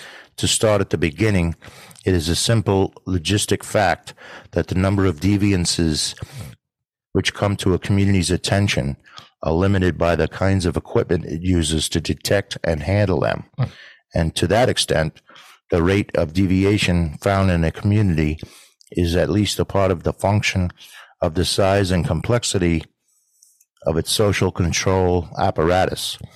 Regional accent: New York City, New York, United States; And using my hometown, New York City, as an example, just a couple of mayors ago, New York City was touted as the safest big city in America.

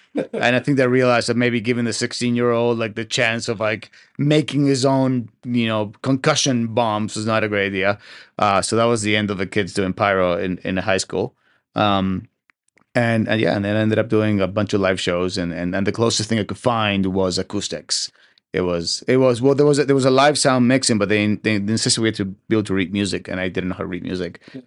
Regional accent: Buenos Aires, Argentina; Argentina is interesting. I come from a family of business people, and I was the non-business guy.

